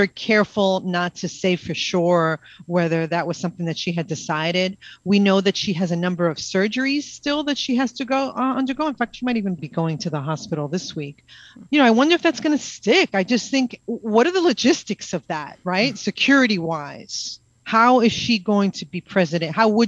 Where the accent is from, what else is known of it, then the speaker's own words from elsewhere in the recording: New York, United States; And I, you know, I'm a New Yorker, I'm pushy, I'm rude.